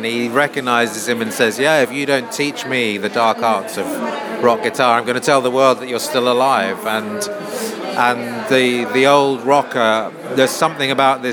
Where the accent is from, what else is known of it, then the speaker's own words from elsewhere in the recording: London, United Kingdom; My parents are from Switzerland and I was born and brought up in London